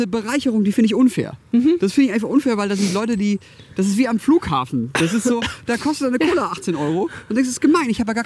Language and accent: German; Baden-Württemberg, Germany; sage jetzt nicht Schwabe, weil ich bin Badener, das ist ganz wichtig